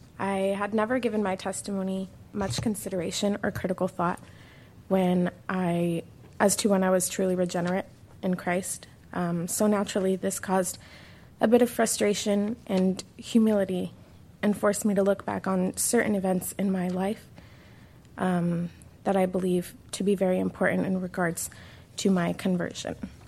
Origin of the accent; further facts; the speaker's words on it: Pomona, California, United States; born there; I was born in Pomona.